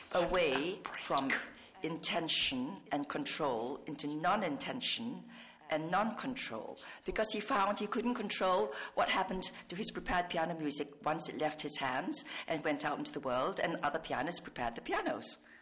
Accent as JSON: {"language": "English", "country": "Singapore", "said": "I don't have an air conditioner. I'm from Singapore, and I much prefer fans."}